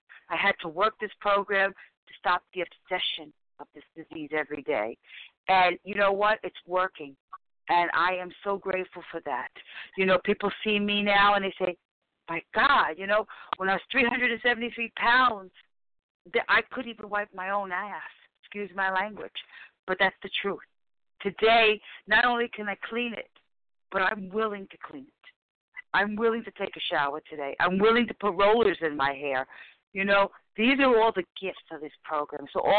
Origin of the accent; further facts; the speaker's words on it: Bronx, New York, United States; from the Bronx, recovering compulsive overeater today.